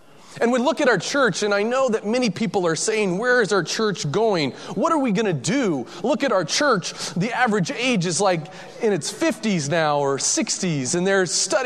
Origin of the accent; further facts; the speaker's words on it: Colorado, United States; also born or lived in Washington; I come from Colorado and Washington State, where we actually have snow